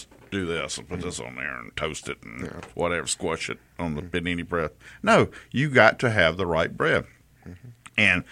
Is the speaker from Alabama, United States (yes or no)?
yes; Prichard, Alabama, United States; But Pritchard, I mean, growing up in Pritchard, like I did, we had a great downtown.